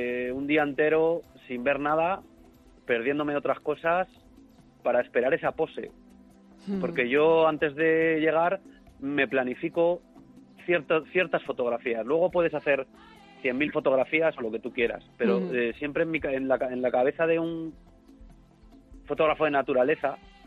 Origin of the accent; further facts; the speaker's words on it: León, Castile and León, Spain; Aparte, soy leonés muy cazurro.